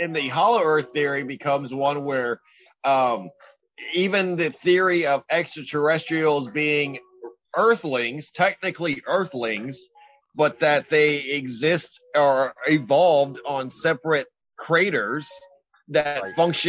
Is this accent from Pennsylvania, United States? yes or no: no; Texas, United States; Now, as a Texan, I'm more willing to believe in something like